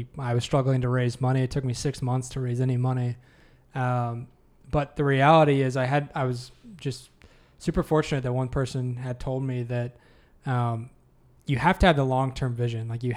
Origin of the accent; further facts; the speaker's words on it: Chillicothe, United States; I mean, I grew up in Chillicothe, really.